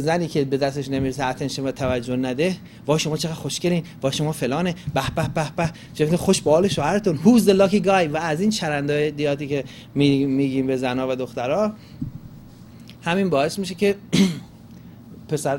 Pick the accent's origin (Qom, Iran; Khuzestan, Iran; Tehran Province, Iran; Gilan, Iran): Gilan, Iran; گیلکیش میشه لل، نمیدونم فارسیش میشه چی، من چون گیلکم